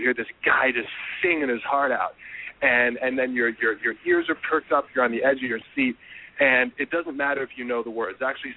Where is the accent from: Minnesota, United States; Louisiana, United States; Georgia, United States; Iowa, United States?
Iowa, United States; I grew up in Iowa, where everybody's pretty much WASPy, and everything's kind of the same.